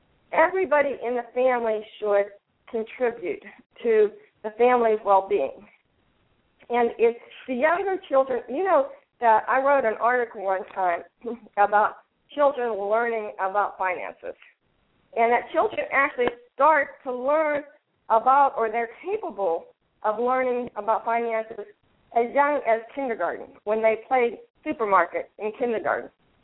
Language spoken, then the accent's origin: English; Florida, United States; I'm from the Southwest Florida